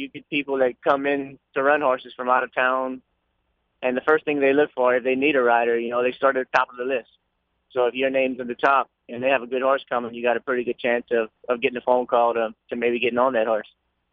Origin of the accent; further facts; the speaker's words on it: Lafayette, Louisiana, United States; So I grew up on the race, like really at Evans and Downs. I was on the backside since I could walk.